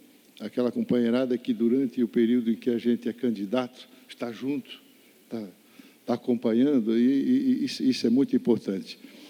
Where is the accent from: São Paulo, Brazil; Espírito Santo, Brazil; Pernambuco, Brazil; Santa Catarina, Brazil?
Santa Catarina, Brazil; Gaspar; uma audiência pública que aconteceu em Gaspar, lá na minha terra